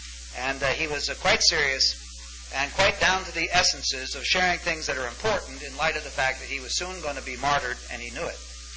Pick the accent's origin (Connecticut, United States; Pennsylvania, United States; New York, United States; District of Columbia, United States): New York, United States; I come from New York.